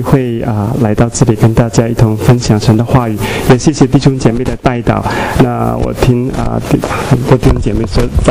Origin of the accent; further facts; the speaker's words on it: Ningbo, Zhejiang, China; moved away as an adult; now in Changchun, China; 那我是从东北长春过来的，我老家是浙江宁波人。94年到长春读书，96年在那边蒙恩得救